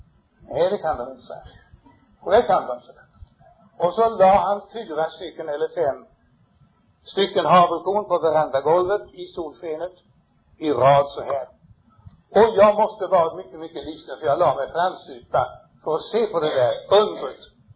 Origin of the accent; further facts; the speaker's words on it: Sunneby Norregård, Sweden; born there; Nåväl, då börjar vi i Sunneby Norregård, för där är jag född, 1890.